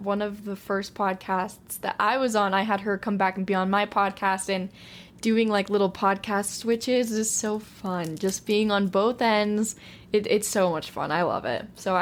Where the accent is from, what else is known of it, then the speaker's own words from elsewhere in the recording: Utah, United States; And then I'm from Utah, still living here